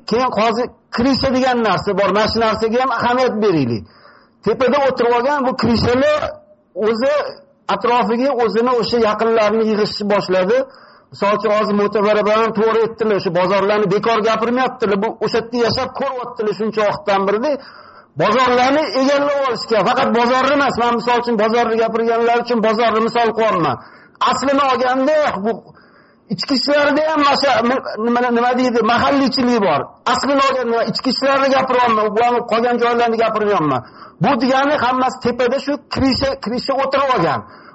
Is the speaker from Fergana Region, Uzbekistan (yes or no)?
no; Tashkent, Uzbekistan; men o'zi asl Toshkentda tug'ilib o'sganman